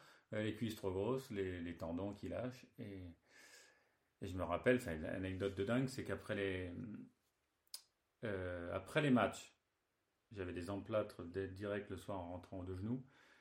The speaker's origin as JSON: {"language": "French", "town": "Lyon", "region": "Auvergne-Rhône-Alpes", "country": "France", "tie": "born or raised there", "said": "Foot depuis l'âge de 5 ans dans la région de Lyon, parce que moi je suis né à Lyon."}